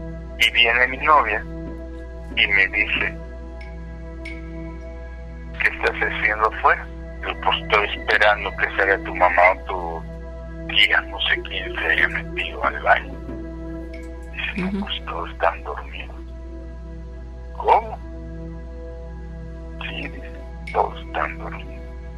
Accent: Cerro Azul, Veracruz, Mexico; Yo soy de Cerro Azul, Veracruz

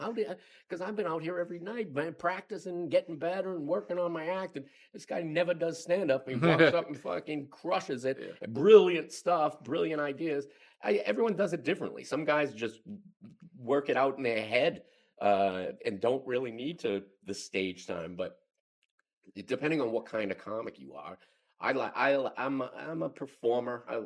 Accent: Boston, Massachusetts, United States; I like the idea of telling a story, but I'm from Boston, and we were kind of came up in comedy where you got to have a punchline every couple of seconds.

